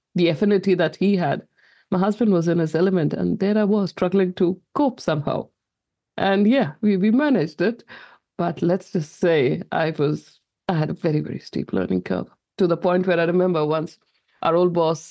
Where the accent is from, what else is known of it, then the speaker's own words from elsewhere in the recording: Punjab, India; And we come from Punjab. So we are Sikhs, a small minority religion in India, and Punjab, so if I have to describe something, it's when I was growing up, it was wheat fields as far as the horizon, golden, till where the eye could see.